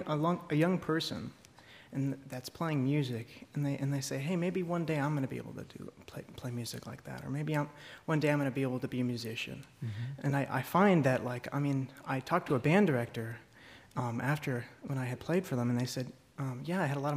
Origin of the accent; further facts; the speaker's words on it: Colorado Springs, Colorado, United States; I like to go into a lot of public schools at my hometown in Colorado Springs